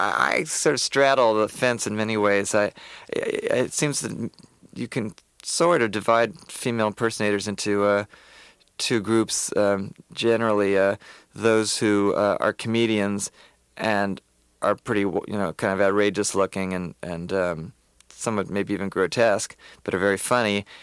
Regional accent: New York, United States; I grew up in Westchester

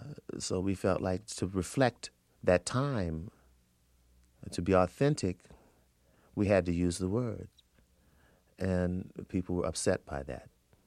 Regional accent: New Orleans, Louisiana, United States; also born or lived in Indiana; I grew up on Dillard University's campus in New Orleans, Louisiana, up until the time I went to high school. Then my parents moved to Indiana

